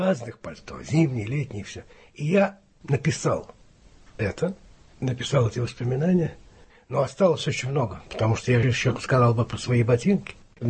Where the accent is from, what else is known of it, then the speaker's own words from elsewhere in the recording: Saint Petersburg, Russia; born there; Я родился на Невском. На углу Невского и Жилевой.